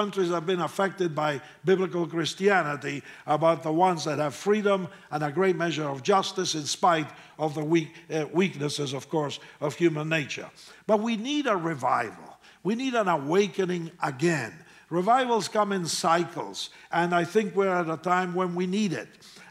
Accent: Argentina; English is a second language; moved away as an adult; now in United States; I came as an Argentinian, married an American woman, became an American citizen.

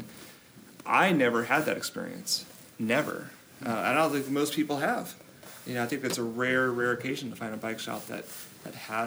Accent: Los Angeles, California, United States; now in San Diego, United States; I grew up in Los Angeles.

